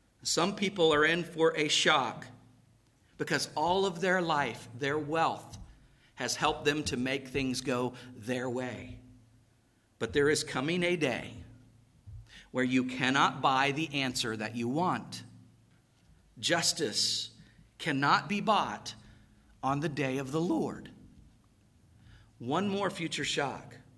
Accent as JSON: {"language": "English", "town": "Cocoa", "region": "Florida", "country": "United States", "tie": "born or raised there", "said": "I wasn't raised on a farm. I was raised in Cocoa, Florida."}